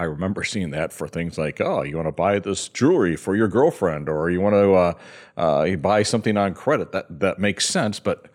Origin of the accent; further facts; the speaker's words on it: Midwest, United States; I grew up in the Midwest, some of the most beautiful farmland you can imagine.